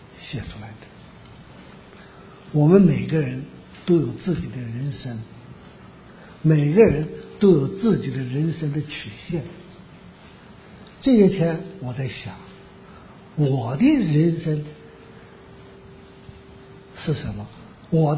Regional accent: Ji'an County, Jiangxi, China; 后来到了50年代，我们家是在井冈山脚下一个吉安县，那个地方是说是出现在讲是红军过去讲土匪的地方

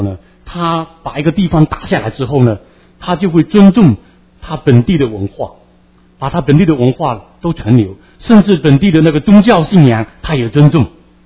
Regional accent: Fuzhou, Fujian, China; 因为我以前小的时候在福州小孩的时候

